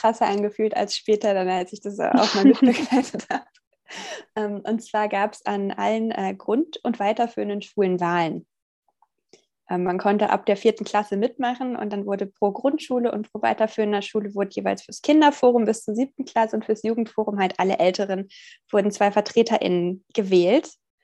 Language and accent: German; Castrop-Rauxel, North Rhine-Westphalia, Germany; Mitglied im Kinder- und Jugendparlament in meiner Heimatstadt Castrop-Rauxel.